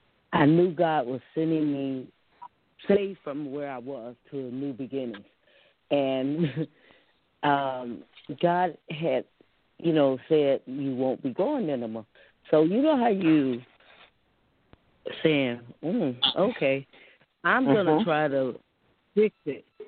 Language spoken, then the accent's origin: English; Georgia, United States; I was from Georgia, so I was hugged.